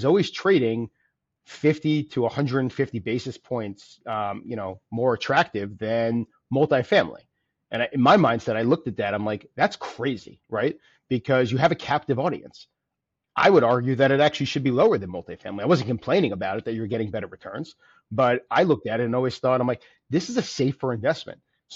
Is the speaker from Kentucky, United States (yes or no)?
no; New Jersey, United States; I was living in New York City, I was from New Jersey.